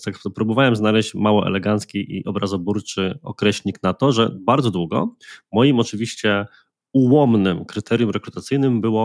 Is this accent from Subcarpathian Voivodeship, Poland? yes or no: no; Włocławek, Kuyavian-Pomeranian Voivodeship, Poland; Ja sam jestem z Włocławka, światowej stolicy keczupu